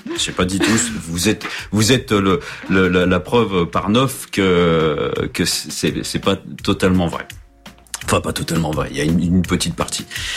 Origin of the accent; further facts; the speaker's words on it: Champigny-sur-Marne, Île-de-France, France; born there; parce que moi je suis né ici à Champigny-sur-Marne